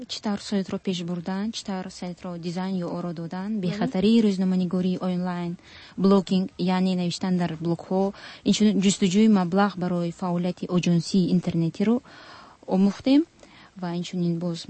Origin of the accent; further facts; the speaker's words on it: Tajikistan; در وطن خودم در تاجیکستان مفید میباشد